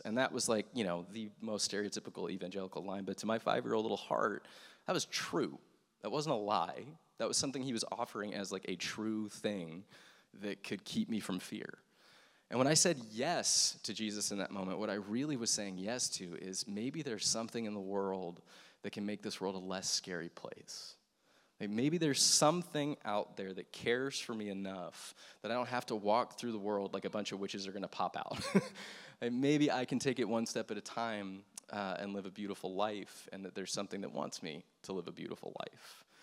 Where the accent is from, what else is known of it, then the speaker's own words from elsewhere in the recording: the South, United States; I am a Southern Baptist boy, which means I grew up in the South.